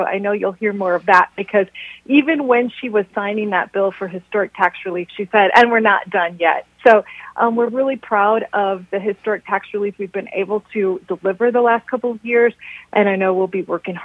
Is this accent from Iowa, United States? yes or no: yes; Greene, Iowa, United States; I am an Iowa native. I was raised in Greene, which is in Butler County, a small community between Mason City and Waterloo.